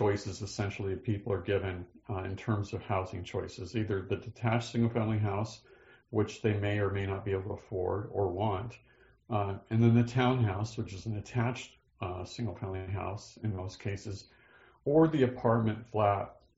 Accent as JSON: {"language": "English", "town": "Isleton", "region": "California", "country": "United States", "tie": "born or raised there", "said": "I'm from Northern California, even though I live in Southern California. Don't hold that against me. I'm from the Sacramento River Delta. I grew up in Isleton."}